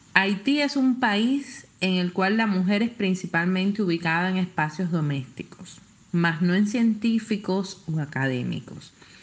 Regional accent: Cuba; born there; En el caso de mi país de nacimiento, las mujeres que nos dedicamos en el ámbito cubano, o sea, soy cubana de nacimiento

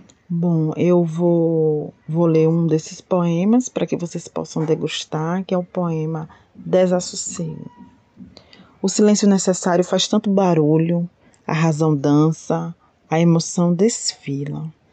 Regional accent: Feira de Santana, Bahia, Brazil; born there; now in Salvador, Brazil; nasci em Feira de Santana, Bahia, mas resido em Salvador já há uns 25 anos. E aí eu fico, né, com o coração dividido entre Feira de Santana e Salvador.

